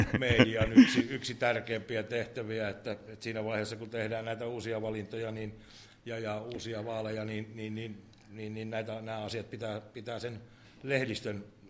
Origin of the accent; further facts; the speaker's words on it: Eastern Finland, Finland; mä oon Itä-Suomesta kotosin, mutta kyllä mä aika pieni poika taisi olla silloin, kun Veikko Vennamo ja Eino Poutiainen ensimmäisiä kertoja tuli valtaan.